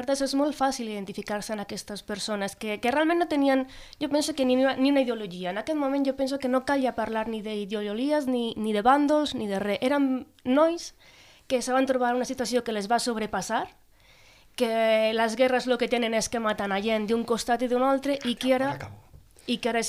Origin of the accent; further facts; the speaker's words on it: Albacete, Castilla-La Mancha, Spain; Catalan is a second language; now in Priorat, Spain; Perdón, però el meu català, que soc del Bacete...